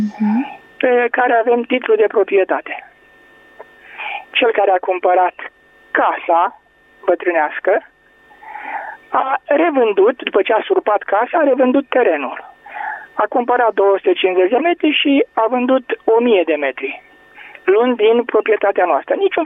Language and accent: Romanian; Pitești, Argeș, Romania; din Pitești.